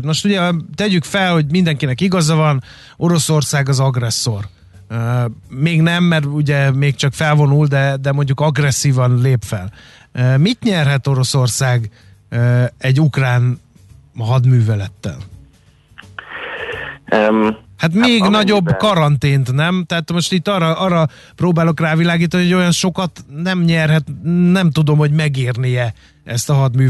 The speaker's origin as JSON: {"language": "Hungarian", "country": "Hungary"}